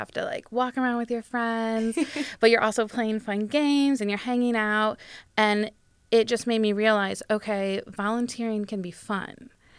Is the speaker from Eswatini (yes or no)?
no; Monroe, Michigan, United States; Okay, so I grew up in Monroe, Michigan. So not too far from Toledo.